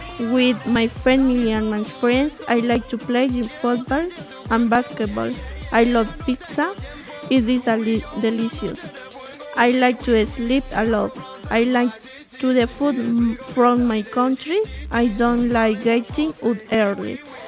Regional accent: Ecuador; born there; English is a second language; I am 18 years old. I was born in Ecuador.

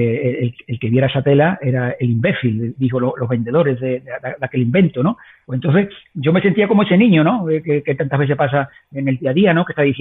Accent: Andalusia, Spain; salgo de mi pueblo, de mi pequeño pueblo, como digo, vivo al lado de Sevilla, a 30 kilómetros de Sevilla

